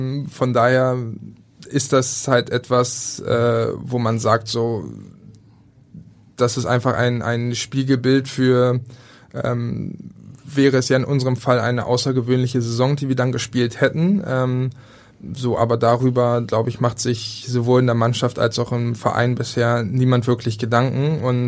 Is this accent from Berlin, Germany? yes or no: yes; Berlin, Germany; Also für mich halt als Berliner, es fällt einem schwer